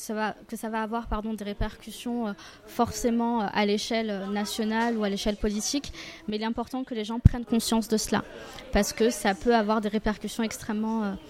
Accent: Morocco; Je suis marocaine. Quand je parle de mon projet au Maroc

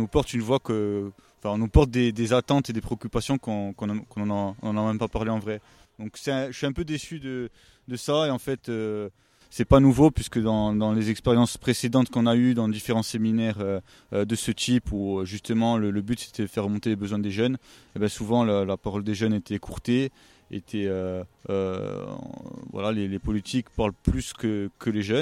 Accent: Bastia, Corsica, France; donc je viens de Bastia

